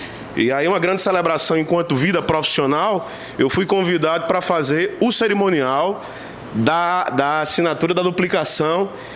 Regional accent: Salgueiro, Pernambuco, Brazil; sou do município de Salgueiro, Pernambuco.

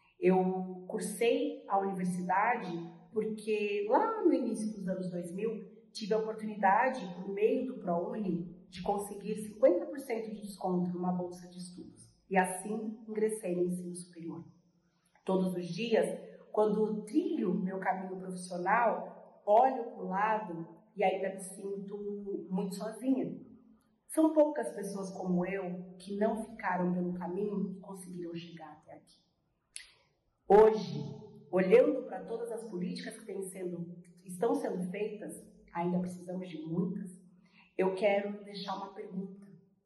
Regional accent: Ourinhos, São Paulo, Brazil; now in São Paulo, Brazil; tenho 36 anos, sou natural da cidade de Ourinhos, no interior do estado de São Paulo, vivo na cidade de São Paulo há 11 anos.

